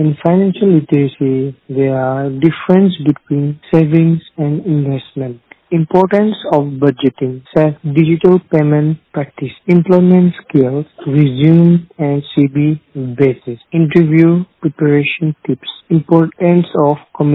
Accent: Dimapur, Nagaland, India; I am from Dimapur, Nagaland.

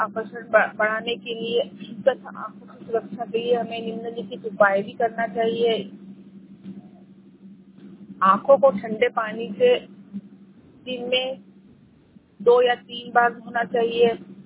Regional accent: Mhow, Madhya Pradesh, India; मैं महू से हूँ, जिला इंदौर, तहसील महू।

